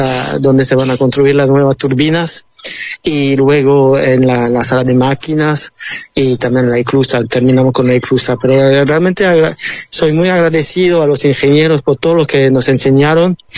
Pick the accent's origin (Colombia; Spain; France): France; West; Spanish is a second language; Bueno, del oeste, donde siempre llueve y hace frío.